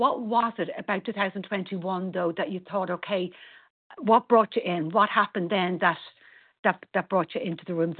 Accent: Dublin, Leinster, Ireland; I'm from Dublin in Ireland.

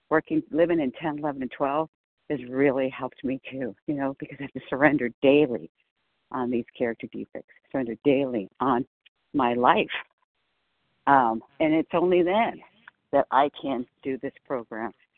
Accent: California, United States; I'm from California

